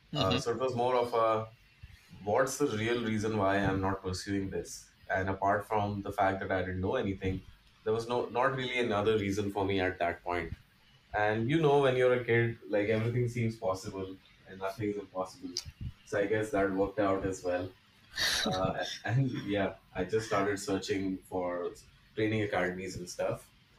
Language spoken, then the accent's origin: English; New Delhi, Delhi, India; I'm originally from New Delhi.